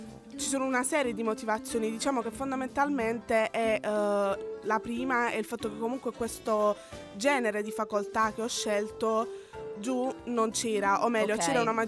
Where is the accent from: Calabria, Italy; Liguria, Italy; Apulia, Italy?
Apulia, Italy; now in Parma, Italy; io vengo dalla provincia di Taranto, okay. Quindi sono pugliese e studio all'università di Parma.